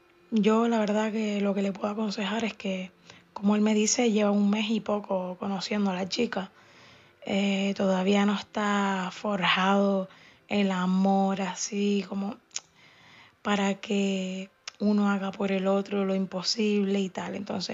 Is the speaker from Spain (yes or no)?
yes; Tenerife, Canary Islands, Spain; moved away as an adult; now in Gran Canaria, Spain; yo soy de Tenerife, pero llevo 16 años viviendo en Gran Canaria.